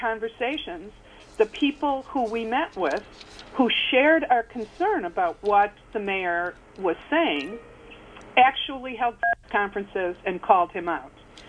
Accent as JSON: {"language": "English", "town": "Detroit", "region": "Michigan", "country": "United States", "said": "I told you I'm from Detroit."}